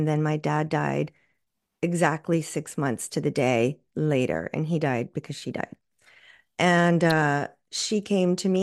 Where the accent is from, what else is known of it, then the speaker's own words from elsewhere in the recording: Laredo, Texas, United States; I was raised in Laredo, Texas, which is right on the border with Mexico. I was raised by a Mexican-American family, so Latin Catholic.